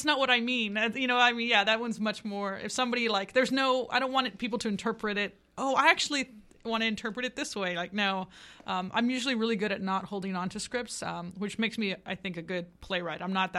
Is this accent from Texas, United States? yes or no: yes; Laredo, Texas, United States; No, I'm from Laredo, Texas, on the border